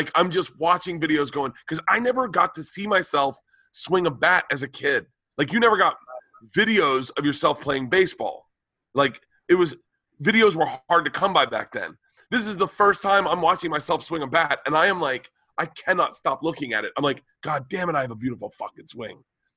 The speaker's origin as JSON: {"language": "English", "town": "Tampa", "region": "Florida", "country": "United States", "tie": "born or raised there", "said": "I grew up in Tampa. When I was a kid, it's interesting."}